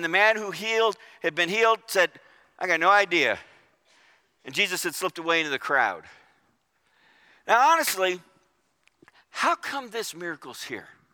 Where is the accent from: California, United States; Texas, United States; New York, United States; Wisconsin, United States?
New York, United States; I'm from New York. I'm used to rude.